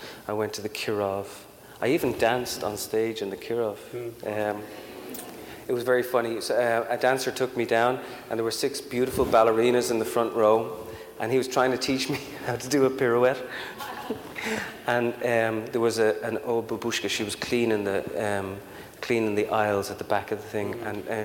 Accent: Ireland; first of all, I'm Irish, I can't dance, right?

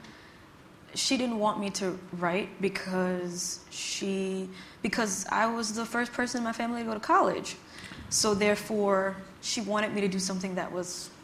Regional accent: Mississippi, United States; my ideas about that have been informed by my life and by growing up in Mississippi

